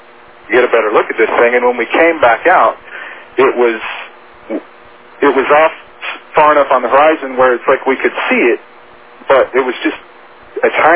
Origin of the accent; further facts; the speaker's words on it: Midland, Texas, United States; I grew up in Midland, Texas, and it's, you know, it's kind of sparse out there